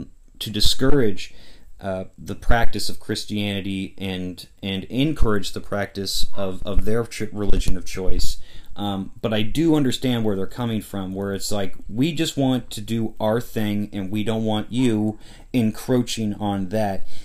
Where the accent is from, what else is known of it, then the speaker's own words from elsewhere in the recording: United States; part of that's because I'm American, you know, and I do believe in freedom of religion.